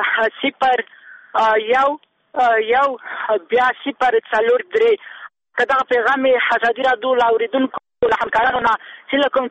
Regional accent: Kabul, Afghanistan; موږ د کابل یو خوښ کابل کې ته کور نه د معلوم

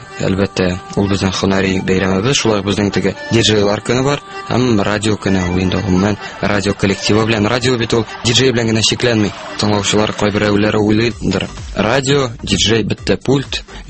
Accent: Naberezhnye Chelny, Tatarstan, Russia; born there; 1990 елның 18 маенда, нәкъ шушы матур айларның берсендә дөньяга килдем, Ярчалы шәһәрендә. Әнием чиста ягыннан, әтием буа ягыннан.

